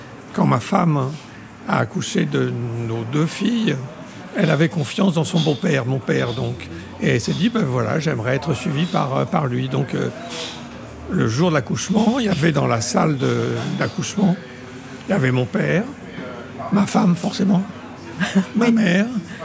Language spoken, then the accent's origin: French; Tours, Centre-Val de Loire, France; born or raised there; also born or lived in Paris